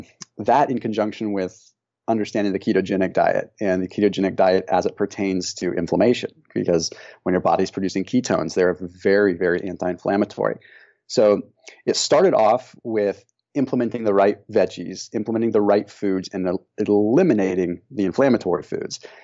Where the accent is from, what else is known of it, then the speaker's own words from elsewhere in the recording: California, United States; given where we grew up in Northern California.